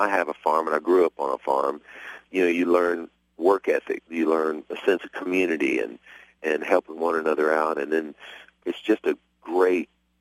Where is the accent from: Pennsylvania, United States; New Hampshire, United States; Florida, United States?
Florida, United States; And I'm not just saying it because it's my home state of Florida